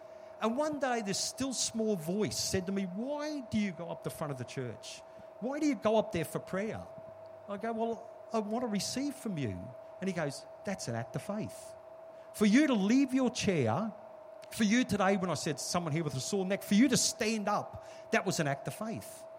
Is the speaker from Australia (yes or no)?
yes; Sunshine Coast, Queensland, Australia; I grew up on the Sunshine Coast when people used to sunbake.